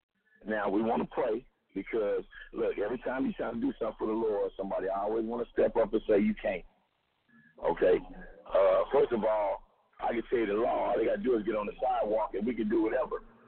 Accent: Compton, California, United States; I came from Compton, so you can come too.

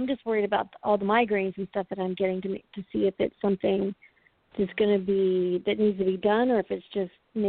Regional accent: North Carolina, United States; I'm from North Carolina.

